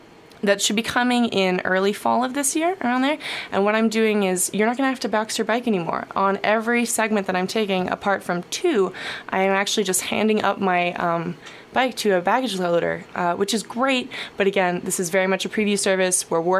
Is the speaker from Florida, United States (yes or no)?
no; New York, United States; For me, I'm from New York, so it was very exciting I saw New York City in a way I never had before.